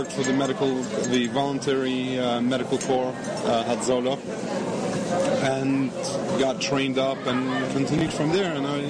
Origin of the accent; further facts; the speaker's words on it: England, United Kingdom; moved away as an adult; now in United States; I'm originally from England. I moved to the States about 11, 12 years ago.